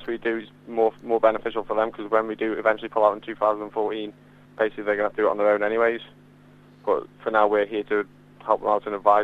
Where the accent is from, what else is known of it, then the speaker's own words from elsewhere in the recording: United Kingdom; now in Afghanistan; obviously I'm from the UK, I'm not from Afghan, and the language barrier there's many different languages over here.